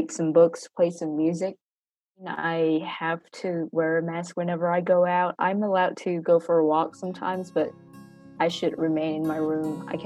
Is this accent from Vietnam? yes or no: yes; Ho Chi Minh City, Vietnam; now in United States; been in America for almost like more than 2 years now as an international student. Yeah, I'm from Ho Chi Minh City, Vietnam.